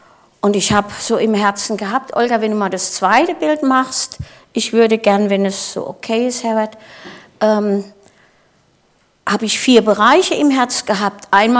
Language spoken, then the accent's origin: German; Michelstadt, Hesse, Germany; Ich bin aus Michelstadt im Odenwald.